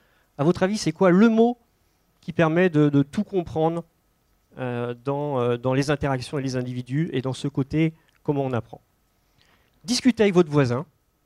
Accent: Pays de la Loire, France; Moi je viens de Vendée, donc plus j'ai envie de dire bienvenue chez vous.

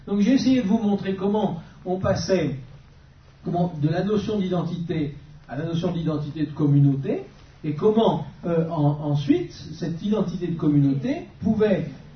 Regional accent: Lyon, Auvergne-Rhône-Alpes, France; Moi je suis lyonnais

